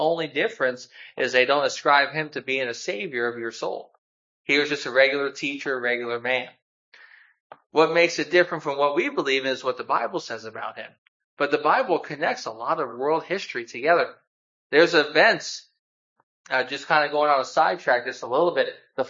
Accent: Florida, United States; See, I'm from Florida. We fish all the time.

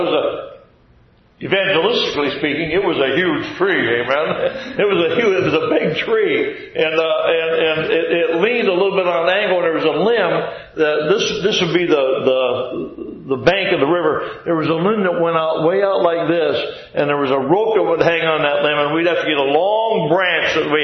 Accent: Jefferson, Ohio, United States; We had the East Dam and the West Dam, where I grew up in Jefferson, Ohio. It's a small community

